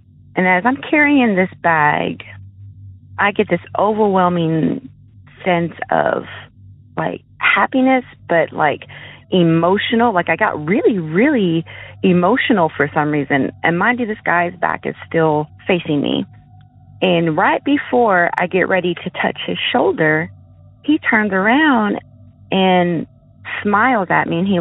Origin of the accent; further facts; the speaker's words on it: Tennessee, United States; I am from East Tennessee